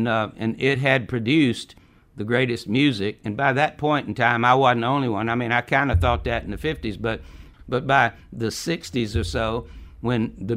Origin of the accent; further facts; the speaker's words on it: Georgia, United States; I came back to live in the South where I'm from. I'm from Georgia.